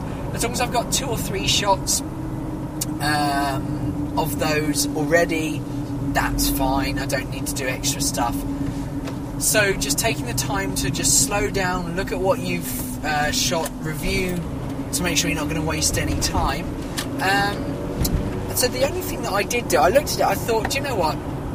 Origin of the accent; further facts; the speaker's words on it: United Kingdom; because of course I'm British and we love tea